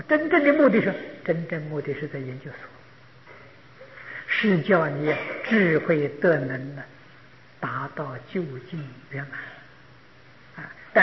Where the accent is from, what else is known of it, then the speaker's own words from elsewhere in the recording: China; 我们中国人讲灵魂呢，那个东西不坏呀。